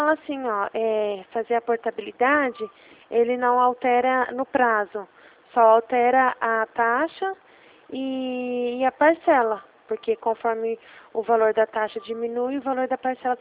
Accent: Ribeirão Preto, São Paulo, Brazil; eu sou da cidade de Ribeirão Preto.

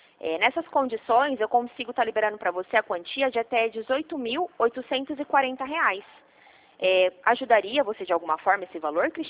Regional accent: São Paulo, Brazil; Eu sou paulista.

